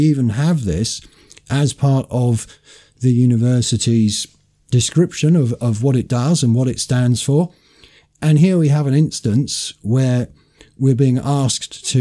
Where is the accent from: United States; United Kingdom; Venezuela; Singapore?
United Kingdom; And being British, we're supposed to pride ourselves on our tolerance of different points of view.